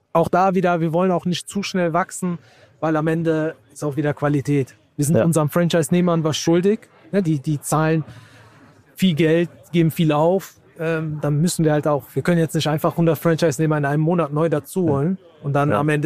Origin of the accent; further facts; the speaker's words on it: Bochum, North Rhine-Westphalia, Germany; Wir kommen aus dem Ruhrgebiet, aus dem schönen Bochum.